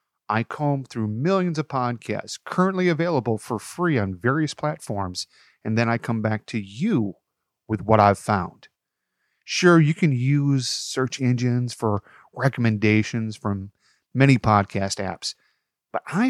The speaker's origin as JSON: {"language": "English", "town": "Rockford", "region": "Illinois", "country": "United States", "tie": "born or raised there", "said": "In this episode, I'll be reviewing a podcast that I found based in my hometown of Rockford, Illinois."}